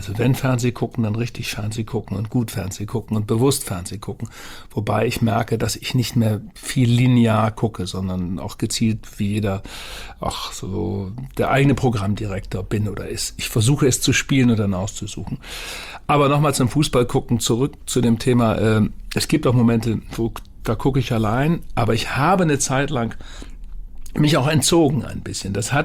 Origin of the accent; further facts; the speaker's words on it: Bremen, Germany; Als Bremer hatte ich mit dem HSV sowieso nie so eine enge Beziehung